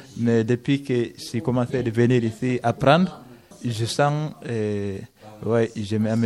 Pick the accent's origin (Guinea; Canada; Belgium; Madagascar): Guinea; Je viens de la Guinée.